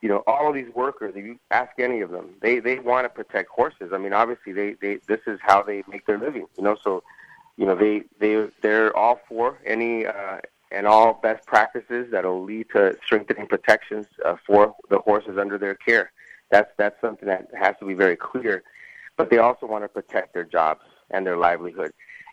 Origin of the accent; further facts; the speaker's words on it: Santa Monica, California, United States; Yes. I'm from Santa Monica, California. Grew up here.